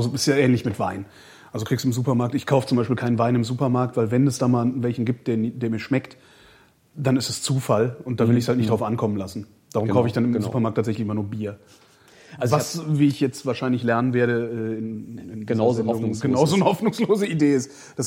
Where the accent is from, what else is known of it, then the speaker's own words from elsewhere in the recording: Cologne, North Rhine-Westphalia, Germany; Also ich komme ja aus Köln